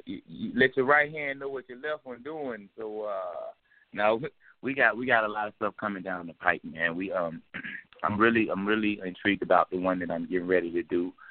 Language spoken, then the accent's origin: English; Decatur, Georgia, United States; then we're going to hit my hometown, Decatur, the deck, you know what I'm saying, Atlanta, Georgia, February the 2nd